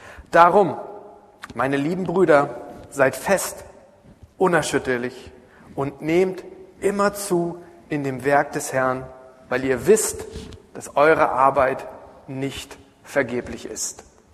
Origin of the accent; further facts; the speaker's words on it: East Germany, Germany; ich komme aus dem Osten unserer Republik, komplett atheistisch groß geworden.